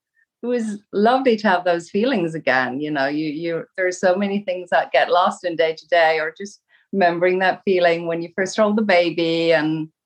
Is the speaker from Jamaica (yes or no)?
no; Germany; English is a second language; also born or lived in Ireland / England; now in New Jersey, United States; I'm originally from Germany, did a little detour via Ireland, England, and then now live in the US in New Jersey. I'm just turned 50.